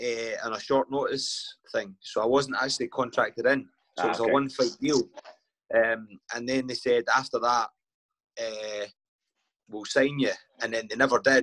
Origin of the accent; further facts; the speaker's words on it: Glasgow, Scotland, United Kingdom; also born or lived in Highlands; now in Stirling, United Kingdom; I live in Stirling just now, but I'm originally from Glasgow and I lived in the Highlands for a wee bit in a place called Strathire.